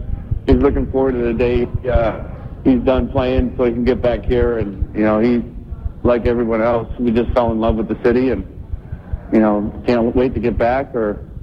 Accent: Canada; I think it's just growing up in Canada or growing up in small towns.

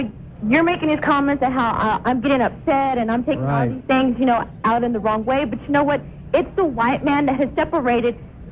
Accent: United States; Yes, I am an American. I am Hispanic.

